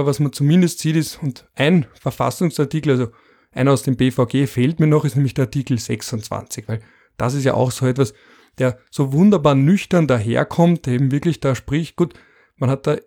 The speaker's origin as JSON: {"language": "German", "region": "Vienna", "country": "Austria", "said": "Ich bin auch Margaretner und dann Wiener"}